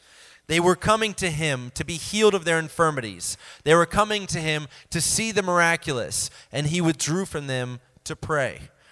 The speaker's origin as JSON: {"language": "English", "region": "Indiana", "country": "United States", "said": "Growing up, I would go to church camp in Indiana. I'm from Indiana, so I'd always attend church camp."}